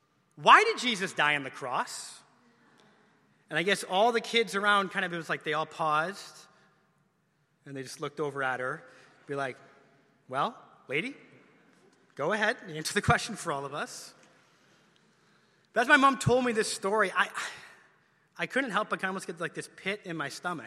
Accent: Canada; I grew up in Canada, so it's obligatory. I was in many skating lessons.

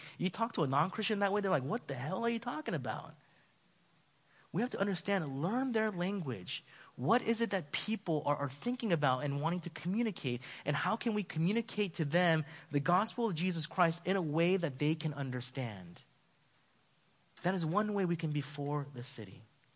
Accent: Los Angeles, California, United States; I come from Los Angeles. We're all expert drivers.

